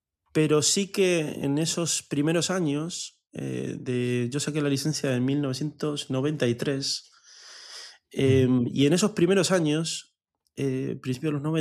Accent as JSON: {"language": "Spanish", "country": "Argentina", "moved": "yes", "said": "yo vengo de Argentina"}